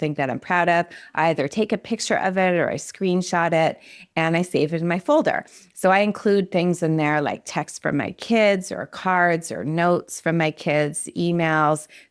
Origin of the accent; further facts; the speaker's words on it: Quebec, Canada; growing up in Quebec, we would often take field trips to where they produced maple syrup.